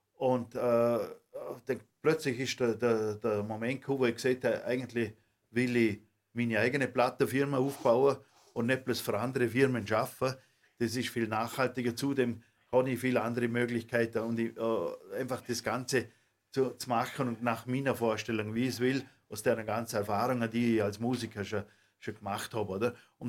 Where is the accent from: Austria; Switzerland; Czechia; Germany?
Austria; wenn ich das gleich beantworten dürfte als Österreicher